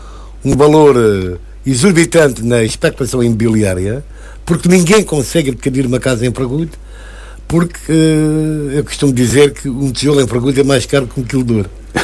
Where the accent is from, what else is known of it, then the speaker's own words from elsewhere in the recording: Funchal, Madeira, Portugal; born there; a casa que eu nasci, nas Calinhas, Pedro Álvares Cabral, é uma casa que tem 50, 55 metros quadrados.